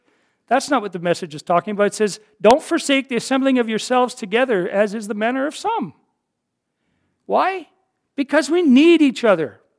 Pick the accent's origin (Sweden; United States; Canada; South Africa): Canada; Northwest Territories; now in Moonbeam, Canada; We had just moved to Moonbeam. Nobody knew us there, right? We come from the Northwest Territories. We were in fellowship in the churches up there.